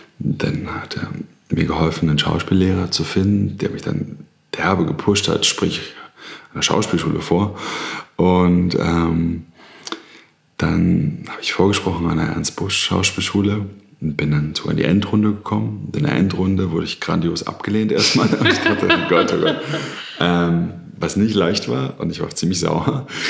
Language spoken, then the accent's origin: German; Berlin, Germany; ich komme aus Berlin, Südneukölln, als Sohn von Beamten